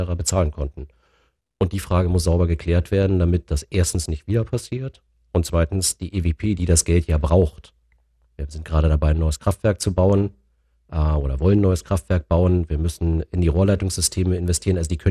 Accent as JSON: {"language": "German", "town": "Potsdam", "region": "Brandenburg", "country": "Germany", "said": "Ich bin selber Potsdamer, ich weiß, was Wasser in Potsdam kostet."}